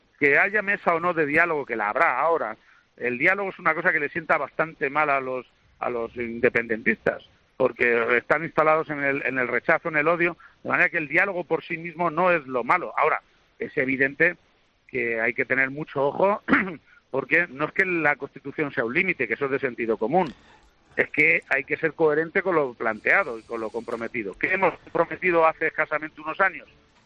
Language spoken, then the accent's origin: Spanish; Consuegra, Castilla-La Mancha, Spain